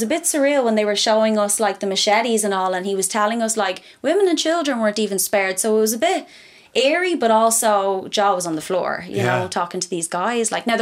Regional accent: Ireland; It was the first time we were mortified to have an Irish passport.

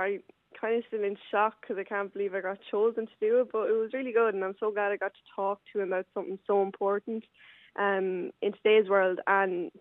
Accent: Leinster, Ireland; So I'm from Offaly. We were a beef farm up until about February.

